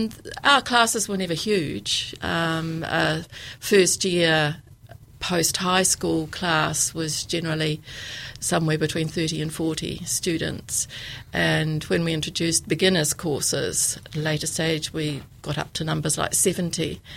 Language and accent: English; Dunedin, Otago, New Zealand; I grew up in Dunedin.